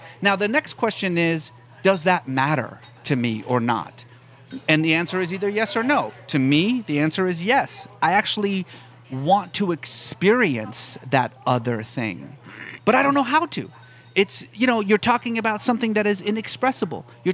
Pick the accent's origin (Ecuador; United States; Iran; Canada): Iran; born or raised there